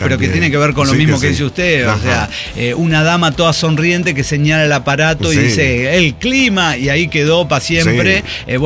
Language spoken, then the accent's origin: Spanish; Monterrey, Nuevo León, Mexico; aterrizaron una vez en mi tierra, en Monterrey